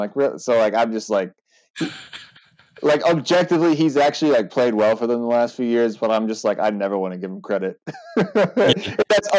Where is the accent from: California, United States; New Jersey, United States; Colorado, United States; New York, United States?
Colorado, United States; which I grew up, like I'm from Colorado, so I grew up on Mountain time